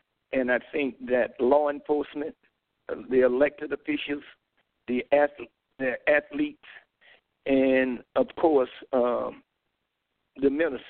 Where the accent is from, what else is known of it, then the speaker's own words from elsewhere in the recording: Riviera, United States; I always remember I was born in Riviera 2 years ago, right on S Avenue. It was Acorn Boulevard. I love this town, and there's many more. Most of the people I was reared with, they're all gone.